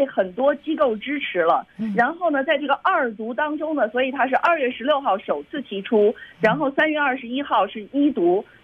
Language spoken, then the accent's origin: Chinese; China; 而且我们中国人有个习惯的观念，